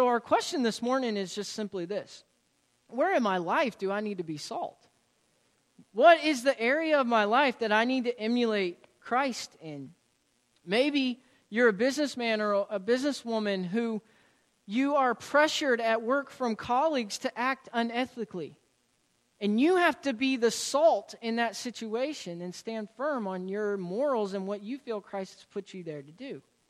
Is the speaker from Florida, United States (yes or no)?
yes; Florida, United States; Now, I've mentioned before I'm from Florida, so I don't have too much of an understanding of what hills look like.